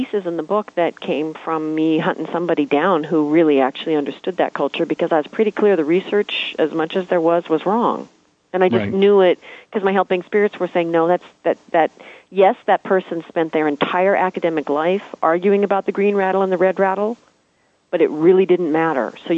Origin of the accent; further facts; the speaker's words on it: United States; because as an American, I was as disconnected from my relations as any other white person straggling around America.